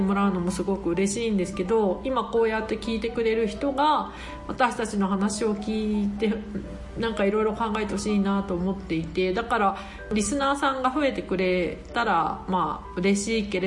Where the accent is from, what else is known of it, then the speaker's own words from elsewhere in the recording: Sanjo, Niigata, Japan; also born or lived in Saitama; 私実は生まれは埼玉で育ちが新潟なんです。まあ新潟にいた期間の方が長いけど、まあ埼玉も大好きな感じなんですが、まあその私が生まれ育った新潟県の三条市の